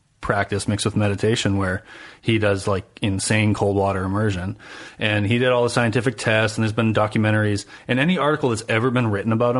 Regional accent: New Hampshire, United States; I mean, I'm from New Hampshire and I go, like you said, like you surf in New Hampshire.

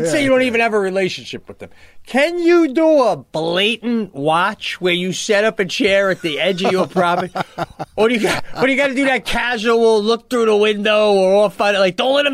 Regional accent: New York, United States; But I know growing up on Long Island, it was a lot of, you know, cops and firemen

